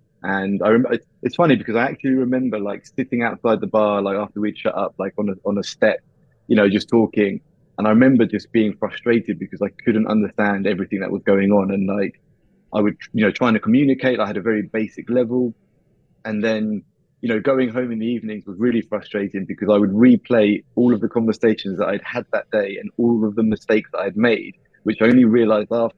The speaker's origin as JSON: {"language": "English", "region": "England", "country": "United Kingdom", "tie": "born or raised there", "said": "And my family moved back to England because my mum is English. And I grew up in England, so English is my first language, although I do have a Spanish passport. And in the house, the common language was English, mostly."}